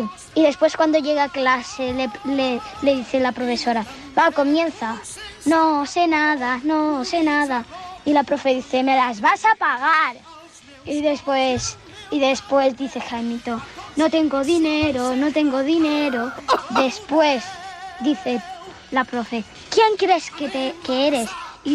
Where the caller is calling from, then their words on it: Navarcles, Catalonia, Spain; de Navarcles.